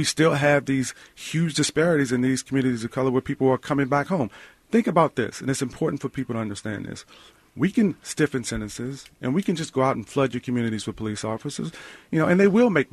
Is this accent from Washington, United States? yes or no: no; Washington, District of Columbia, United States; I grew up here in the District of Columbia. I care about this city more than any place in the world.